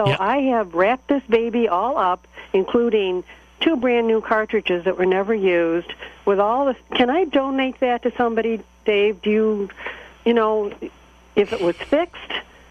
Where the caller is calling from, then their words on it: East Irondequoit, New York, United States; East Irondequoit.